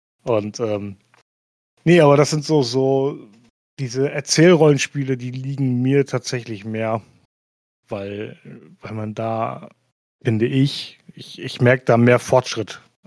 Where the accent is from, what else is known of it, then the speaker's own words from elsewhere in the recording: Northern Germany, Germany; sagen wir bei uns im Norden immer so schön.